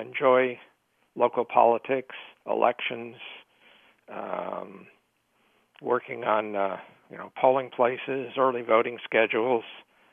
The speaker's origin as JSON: {"language": "English", "region": "Connecticut", "country": "United States", "tie": "born or raised there", "said": "I grew up in Connecticut. My father had season tickets."}